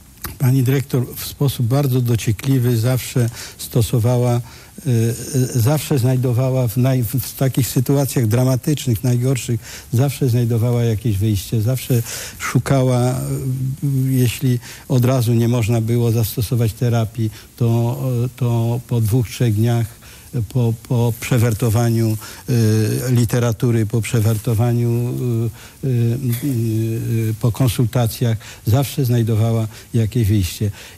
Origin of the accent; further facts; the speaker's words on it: Białystok, Podlaskie Voivodeship, Poland; chociaż jestem z Białegostoku